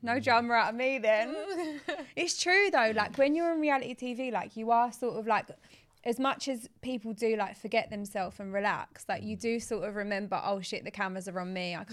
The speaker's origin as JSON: {"language": "English", "region": "East of England", "country": "United Kingdom", "said": "obviously we're all from Essex."}